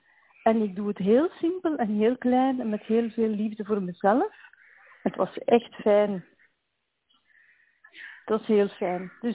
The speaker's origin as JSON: {"language": "Dutch", "country": "Belgium", "said": "ik ben van België en ik moest dan een paar extra stapjes doen met de nummers en zo."}